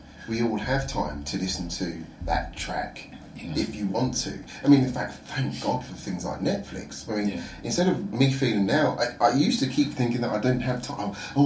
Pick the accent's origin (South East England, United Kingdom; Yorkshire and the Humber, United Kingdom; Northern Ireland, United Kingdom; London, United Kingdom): London, United Kingdom; Croydon; now in Sweden; It's quite funny, Croydon. But yes, it's my hometown. So I have a love about it. Sort of looking back at the history of growing up there, the different influences, taking all of that London life from growing up in there, then moving to Sweden was a big change.